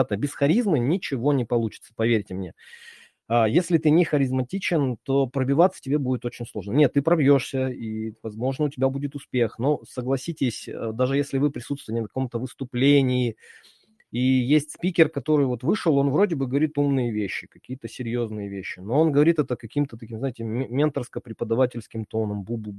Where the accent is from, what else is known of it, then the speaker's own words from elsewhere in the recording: Chelyabinsk, Chelyabinsk Oblast, Russia; я вырос в Челябинске, в неблагополучном районе на ЧМЗ